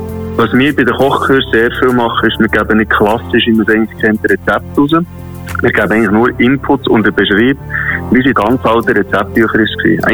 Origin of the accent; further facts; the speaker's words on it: Bern, Switzerland; Also ich bin Berner, er ist Luzerner